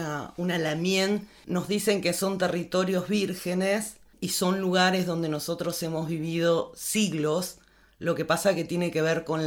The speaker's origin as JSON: {"language": "Spanish", "region": "Buenos Aires", "country": "Argentina", "tie": "born or raised there", "said": "yo recuerdo cuando era pibita, yo vengo de Buenos Aires"}